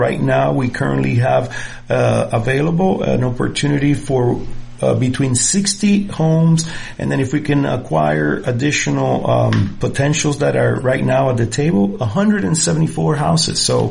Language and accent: English; Puerto Rico; when I grew up in Puerto Rico